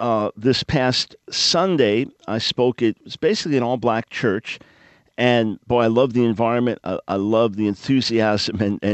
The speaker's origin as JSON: {"language": "English", "region": "New York", "country": "United States", "tie": "born or raised there", "said": "Growing up in New York, born in New York City, first couple of years of school in New York City, then moved to Long Island."}